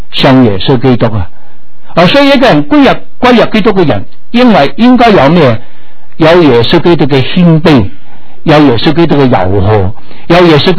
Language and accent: Cantonese; China; 这个暑假我们中国人真的很威水啊